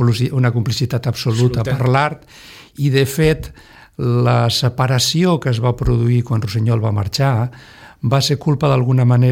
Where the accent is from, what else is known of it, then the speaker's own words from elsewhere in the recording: Aranjuez, Community of Madrid, Spain; born there; jo vaig néixer a Aranjuez